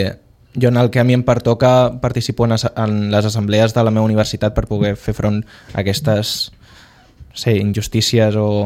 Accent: Sitges, Catalonia, Spain; Jo ja participava quan era petit en el Consell d'Infants i vaig ser representant de Sitges

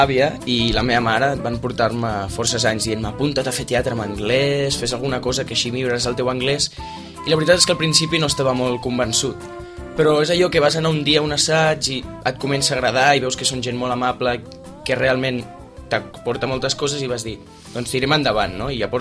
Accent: Catalonia, Spain; hi ha nosaltres que som catalans

